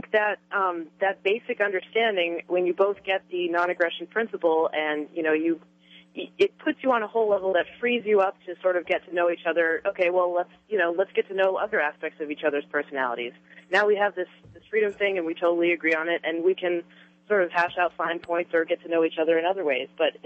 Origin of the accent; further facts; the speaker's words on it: Massachusetts, United States; now in New Hampshire, United States; Ernie, I was from Massachusetts.